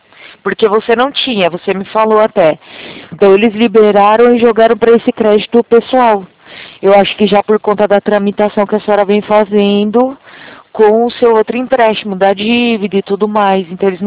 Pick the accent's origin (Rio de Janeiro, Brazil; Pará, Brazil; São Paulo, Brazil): São Paulo, Brazil; eu sou da região de São Paulo.